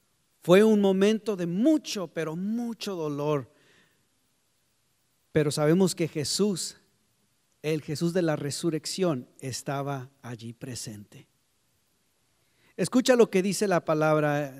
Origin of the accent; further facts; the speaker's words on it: McAllen, Texas, United States; fuimos de donde nosotros somos, de McAllen, Texas, a frontera de México. ¿Cuántos conocen McAllen, Texas, por ahí? Bueno, esa área, yo soy de ahí.